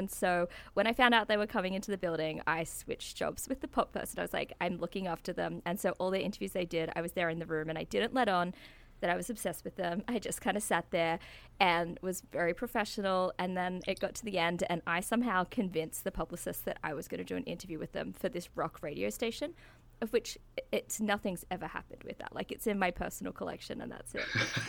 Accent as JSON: {"language": "English", "country": "Australia", "said": "And I'm from Australia."}